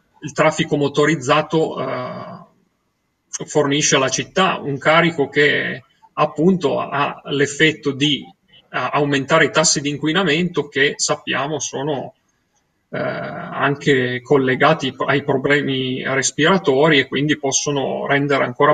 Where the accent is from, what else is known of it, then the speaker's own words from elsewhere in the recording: Turin, Piedmont, Italy; A Torino abbiamo visto, io sono di Torino